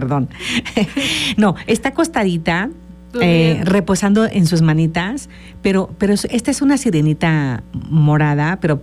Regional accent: Mexico; nosotros los mexicanos

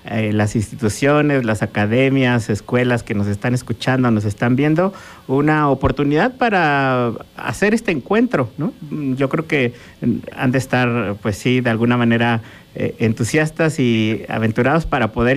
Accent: Mexico; nuestras raíces, nuestras tradiciones como mexicanos.

